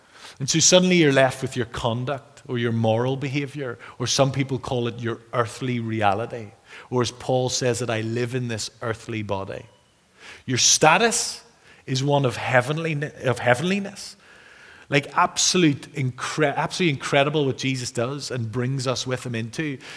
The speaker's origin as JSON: {"language": "English", "town": "Durban", "region": "KwaZulu-Natal", "country": "South Africa", "tie": "born there", "said": "And I was South African again. And I was talking about the fact that I was born in Durban."}